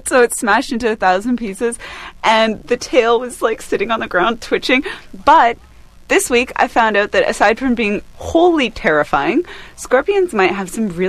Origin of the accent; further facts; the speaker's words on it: British Columbia, Canada; they are supposed to live in the wild, where I grew up in the South Okanagan, which also, you know, created a lot of nightmares.